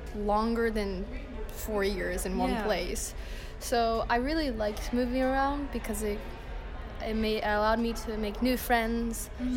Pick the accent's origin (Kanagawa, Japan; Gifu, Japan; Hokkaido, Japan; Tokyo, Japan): Tokyo, Japan; also born or lived in California, United States; now in United States; So I was born in Meguro, Japan. It's part of Tokyo. And I basically went back and forth. So as soon as I was born, we moved to California immediately.